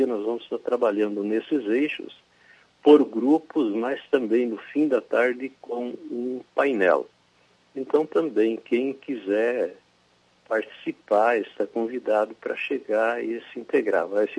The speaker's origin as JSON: {"language": "Portuguese", "town": "Caxias do Sul", "region": "Rio Grande do Sul", "country": "Brazil", "said": "dar nossa contribuição como caxienses, como gaúchos, como brasileiros, no contexto mundial e internacional"}